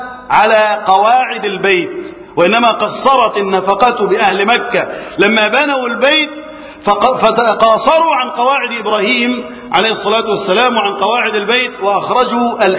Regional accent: Egypt; اللهم احفظ بلدنا مصر وسائر بلاد المسلمين من الفتن

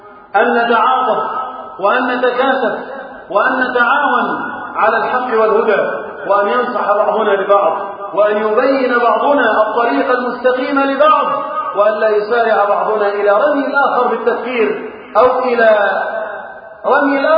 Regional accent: Egypt; اللهم احفظ بلدنا مصر وسائر بلاد المسلمين من كل مكروه وسوء.

